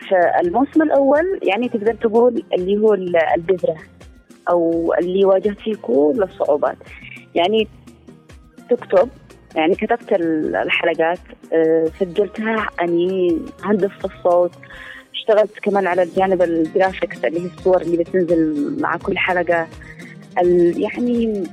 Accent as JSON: {"language": "Arabic", "country": "Yemen", "said": "حقنا احنا كيمنيين بموروثنا وثقافتنا"}